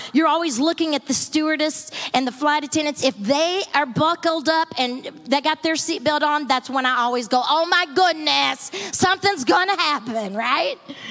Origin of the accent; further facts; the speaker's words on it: Texas, United States; We're from Texas, and all of our family were living in Texas